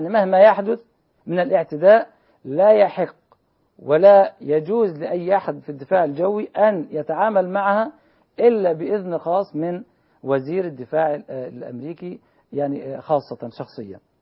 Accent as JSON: {"language": "Arabic", "country": "Egypt", "said": "أو في حالة مثلا عندنا في مصر في مثل هذه الأحداث الطارئة"}